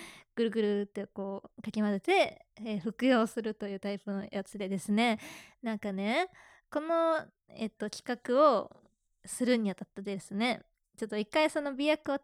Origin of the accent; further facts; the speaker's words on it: Kansai, Japan; accent: Kansai dialect; 関西人なので、基本は関西弁なんですけど